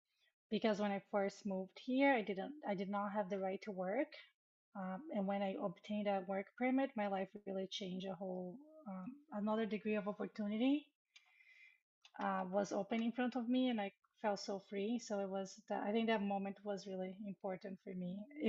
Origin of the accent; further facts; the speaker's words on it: Brazil; English is a second language; now in United States; I'm from Brazil. I am an immigrant.